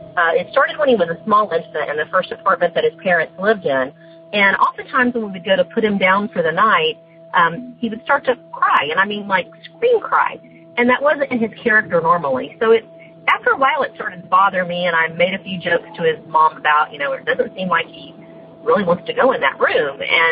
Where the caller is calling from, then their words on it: Florida, United States; Hi, Tony and Jenny. … I'm calling you from Florida.